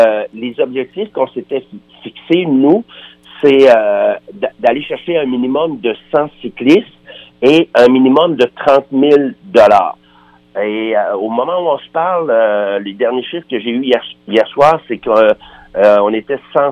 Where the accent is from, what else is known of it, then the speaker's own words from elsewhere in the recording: Saint-Ulric, Quebec, Canada; je voulais aller à Saint-Ulric, mon village natal, là.